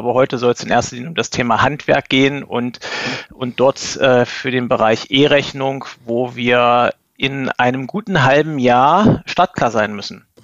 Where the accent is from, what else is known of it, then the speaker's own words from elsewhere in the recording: Magdeburg, Saxony-Anhalt, Germany; habe Betriebswirtschaft in meiner Heimatstadt in Magdeburg studiert